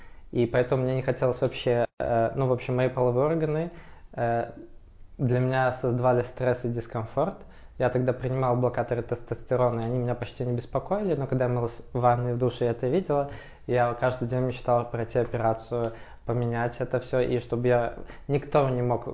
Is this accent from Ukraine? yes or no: no; Minsk, Belarus; я сам из Минска, и пока я жил в Минске, ну вот, в 17 лет мне было, я поступил на журфак